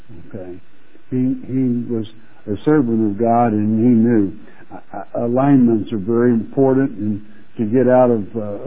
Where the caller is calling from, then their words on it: Georgia, United States; from Georgia.